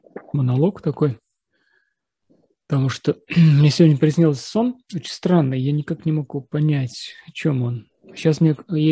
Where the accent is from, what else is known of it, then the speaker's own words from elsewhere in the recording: Russia; now in Slovenia; я россиянин русский, живу там в Словении